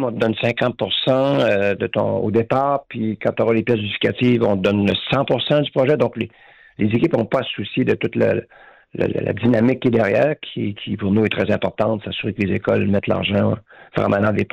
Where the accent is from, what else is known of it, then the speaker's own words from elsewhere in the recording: Saguenay, Quebec, Canada; parce que je n'étais pas de Québec, je suis du Saguenay.